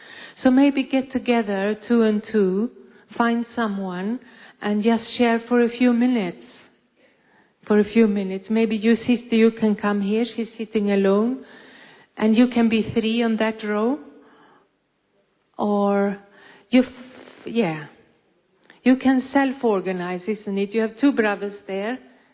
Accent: Copenhagen, Capital Region of Denmark, Denmark; I'm from Copenhagen. I live in the center in Copenhagen

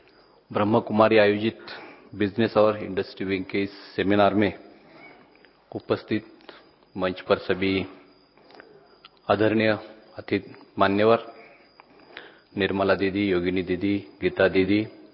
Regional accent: Mahabaleshwar, Maharashtra, India; मेरे गांव महाबलेश्वर सातारा डिस्ट्रिक्ट महाराष्ट्र में जहाँ आता है मेरे गांव

